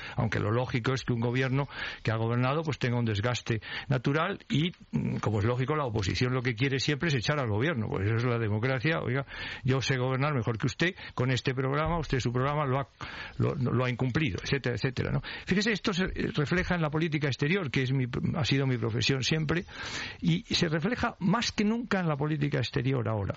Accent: Spain; aquí somos primero españoles y después vivimos en unas regiones o hemos nacido en unos municipios.

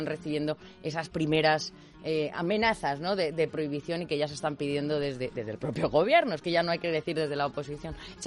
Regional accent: Spain; como española y currita de a pie

